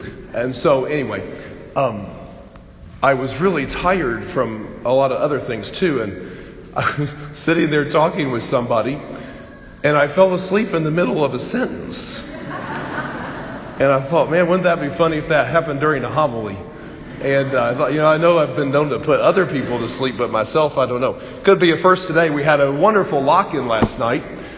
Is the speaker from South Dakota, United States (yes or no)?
no; Bloomington, Indiana, United States; I grew up in Bloomington in a beautiful church called St. Charles.